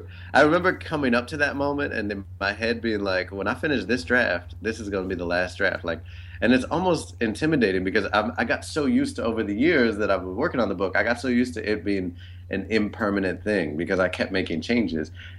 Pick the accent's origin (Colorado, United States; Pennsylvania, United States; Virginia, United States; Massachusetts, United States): Massachusetts, United States; Boston; I didn't grow up here. I grew up in Boston. I've been here for 12 years now